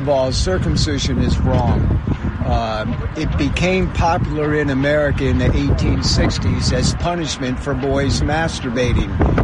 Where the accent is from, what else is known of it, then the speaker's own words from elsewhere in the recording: Cocoa Beach, Florida, United States; No, I'm from Cocoa Beach, Florida.